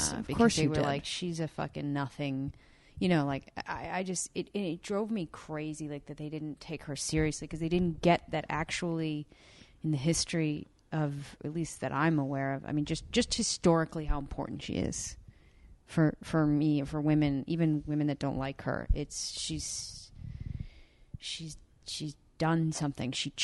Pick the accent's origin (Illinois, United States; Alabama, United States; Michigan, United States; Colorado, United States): Michigan, United States; Yeah, and where I grew up was very near Rochester, which is where she grew up.